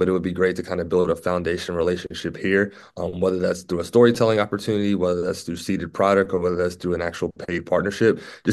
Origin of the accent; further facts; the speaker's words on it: Virginia, United States; whether that's saying I'm from Virginia and maybe they play Virginia Tech at some point